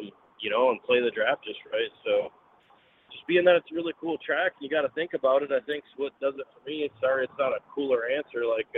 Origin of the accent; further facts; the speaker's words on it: Michigan, United States; Yeah, he's, I was a fan of his, and being that we're both from Michigan